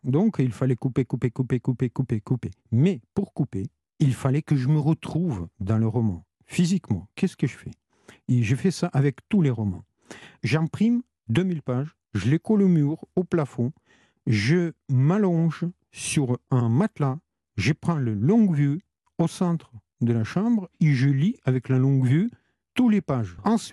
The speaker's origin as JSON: {"language": "French", "country": "Russia", "second_language": "French", "lives_now": "France", "said": "Je suis russe de souche, français de tronc. J'habite France."}